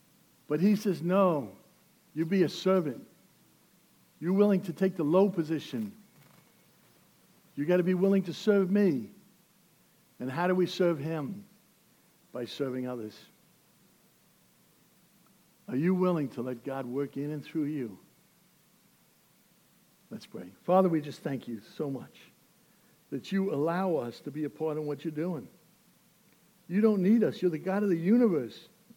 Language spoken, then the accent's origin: English; New York City, New York, United States; That's because I'm a New Yorker, you know, and we got to talk to the people in the car in front of us.